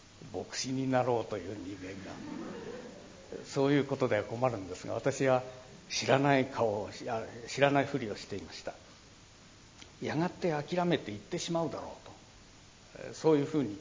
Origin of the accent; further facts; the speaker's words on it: Aomori, Japan; 私のふるさとは青森県の津軽地方ですが、そこからリンゴが一箱送られてきました。